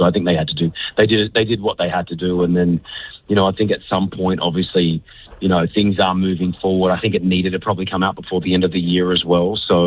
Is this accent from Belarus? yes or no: no; Australia; migrated, due to the war again in Lebanon, to Australia in the late 70s. And then I was born and raised in Australia. You know, that's, you know, I'm an Australian citizen. You know, I speak a little bit of Arabic. I understand it.